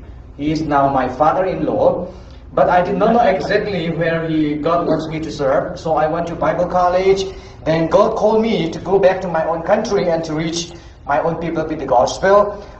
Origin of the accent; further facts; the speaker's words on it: Myanmar; accent: Burmese English; English is a second language; As you know, I'm from Myanmar or Burma. I'm speaking Burmese English, not American English.